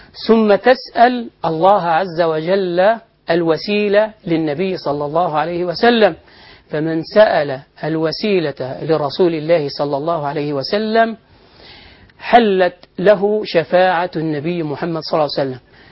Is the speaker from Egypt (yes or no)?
yes; Egypt; يعني مثل عندنا في مصر مثلا البلح الأسود هذا رطب